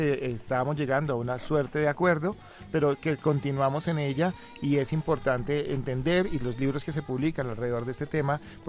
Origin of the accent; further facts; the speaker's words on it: Colombia; nos involucra a nosotros como colombianos